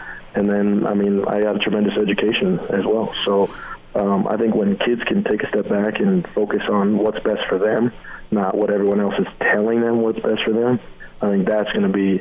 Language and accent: English; Boulder, Colorado, United States; I was from Boulder, Colorado. You know, football is not real high on anybody's priority list.